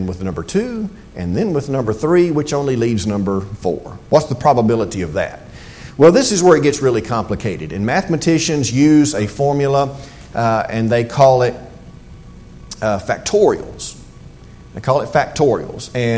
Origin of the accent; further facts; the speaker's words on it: Southern United States, United States; You and I would start throwing around words like impossible, or we're from the South, right?